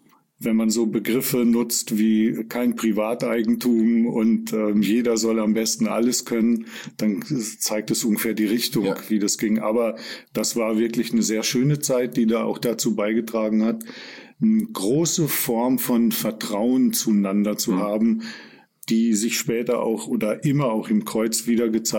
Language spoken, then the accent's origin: German; Lendringsen, North Rhine-Westphalia, Germany; moved away as an adult; now in Fulda, Germany; Ich nenne meinen Heimatort eigentlich immer noch gerne Lendringsen im Sauerland. Ich bin nach Fulda gekommen und habe hier Sozialarbeit studiert. Und das war 1978.